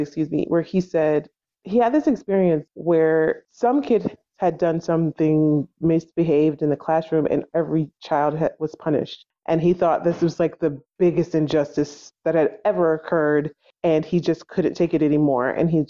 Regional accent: New Jersey, United States; moved away; we moved to Texas, which is I'm from New Jersey, and we moved to Texas, which is a very homeschool friendly state.

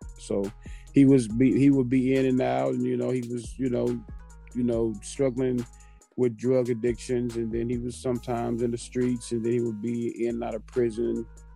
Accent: Commerce, Texas, United States; I am originally from Commerce, Texas, born and raised. A little small community within Commerce called Norris Community.

